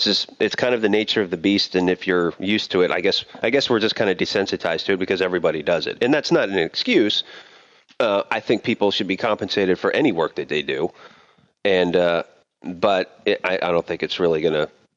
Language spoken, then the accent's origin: English; United States; now in Brazil; I'm an American that is living in Brazil. So between both countries, I celebrate a lot of holidays.